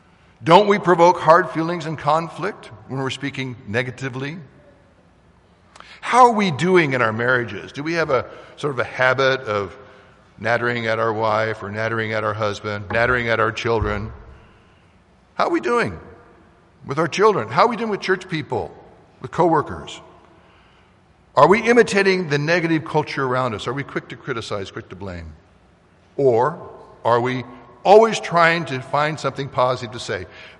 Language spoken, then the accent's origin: English; Kansas City, Missouri, United States; I come from Kansas City, and we were taught, well, you got to be, you know, kind and polite to people outside the family.